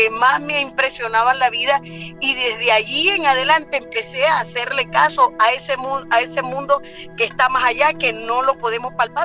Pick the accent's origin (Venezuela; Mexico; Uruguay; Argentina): Venezuela; now in Bakersfield, United States; Le hablo desde Bakersfield, California. Soy de Venezuela.